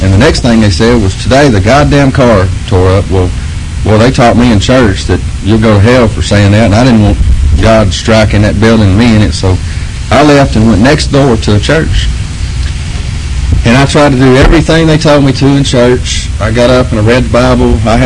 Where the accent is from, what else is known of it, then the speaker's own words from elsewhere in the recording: Texas, United States; And they kind of slapped me around a little bit, and I told them I was from Texas.